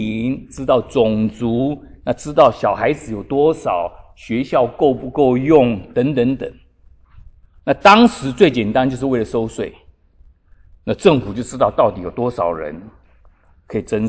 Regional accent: Taiwan; 我们从台湾来

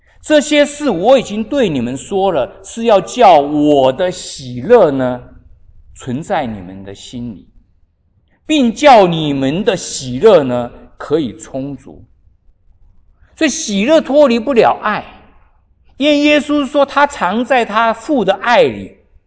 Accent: China; 不是像我们中国人见面说吃饱了没有，才知道我们中国人以前苦哦，没东西吃

